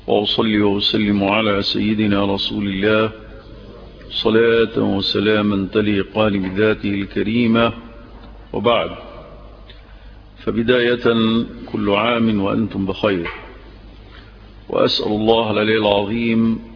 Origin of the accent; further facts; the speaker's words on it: Egypt; أن يعيد الأمن والأمان إلى بلدنا مصر